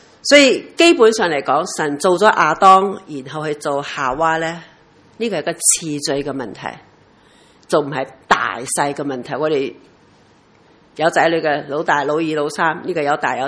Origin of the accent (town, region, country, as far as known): China